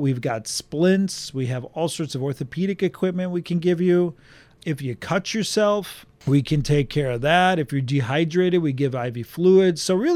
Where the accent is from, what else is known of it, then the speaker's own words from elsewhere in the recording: Chicago, Illinois, United States; No, I was born and raised in Chicago.